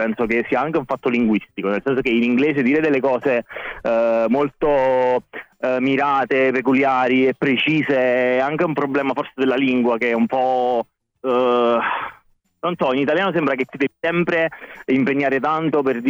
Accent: Caserta, Campania, Italy; Sono di Caserta, vado a Roma

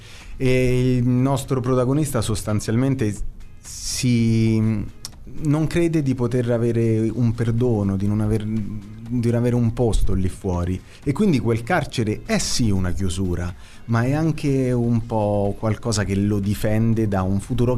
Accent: Abruzzo, Italy; noi siamo abruzzesi

